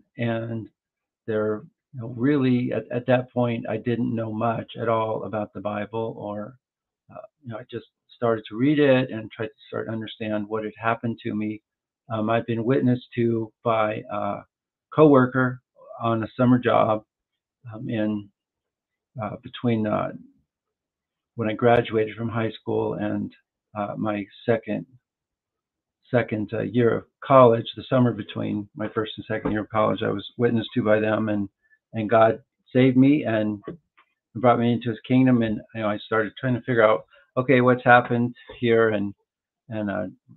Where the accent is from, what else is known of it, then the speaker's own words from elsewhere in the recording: Denver, Colorado, United States; Well, I am a Colorado native. I was born in Denver, Colorado, and grew up there, a Roman Catholic.